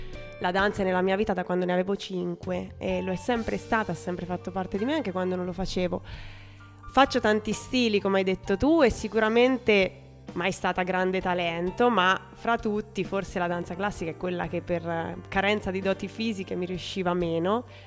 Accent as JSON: {"language": "Italian", "town": "Perugia", "region": "Umbria", "country": "Italy", "tie": "born or raised there", "said": "sono nata e cresciuta a Perugia, poi ho un po' girato."}